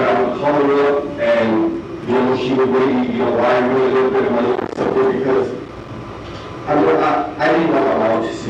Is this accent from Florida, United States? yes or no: no; Phoenix, Arizona, United States; Even before that, I'm from Phoenix originally